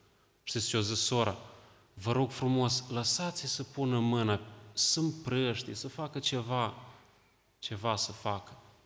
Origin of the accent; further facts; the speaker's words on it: Moldova; Vin din Republica Moldova și vă aduc acest salut.